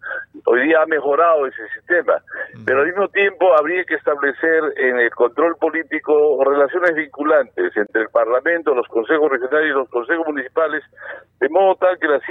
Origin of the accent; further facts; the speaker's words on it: Cusco, Peru; Yo soy cusqueño